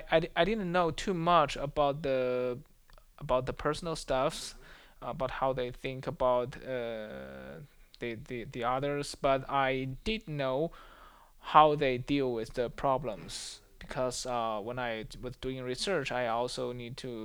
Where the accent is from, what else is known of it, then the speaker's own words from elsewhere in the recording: China; English is a second language; because I came from China, and it's totally different.